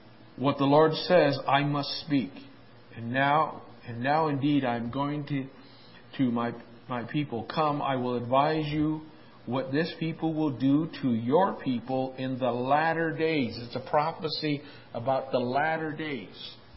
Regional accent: Ireland; I know, I'm half French. Okay. I'm Irish. I'm a drunken lover.

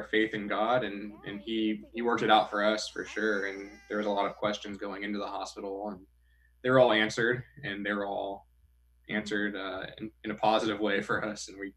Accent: Simi Valley, California, United States; we're from Simi Valley, California.

